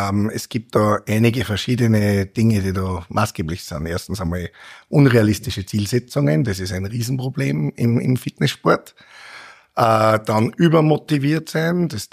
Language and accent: German; Linz, Upper Austria, Austria; born there; also born or lived in Salzburg; Ich bin aber geboren in Linz und habe wieder zu meinen Wurzeln zurückgefunden und fand den Markt hier einfach so super interessant und so bin ich zurück.